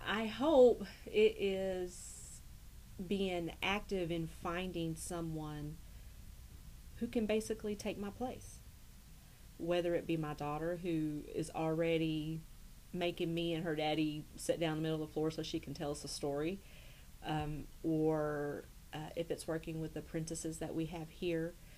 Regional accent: Ada, Oklahoma, United States; I grew up here in Ada, Oklahoma.

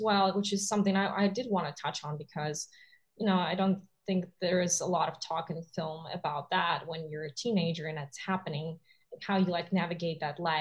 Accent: Russia; now in Los Angeles, United States; So I was born and raised in Russia, and yes, I did film it in Russia as well.

